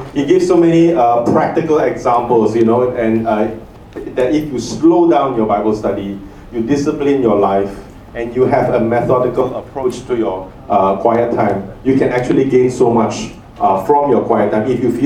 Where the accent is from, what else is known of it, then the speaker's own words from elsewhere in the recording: Singapore; I'm from Singapore.